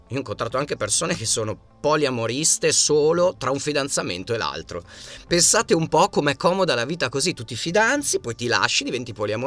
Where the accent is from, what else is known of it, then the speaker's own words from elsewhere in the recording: Emilia-Romagna, Italy; anche perché vengo dall'Emilia e moroso è fidanzato